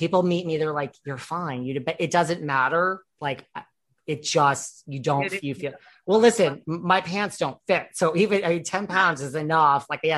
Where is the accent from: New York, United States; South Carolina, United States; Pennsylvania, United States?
New York, United States; New York City; I'm such a New Yorker. If it's like 20 minutes or less, I'm like, I'm just going to walk.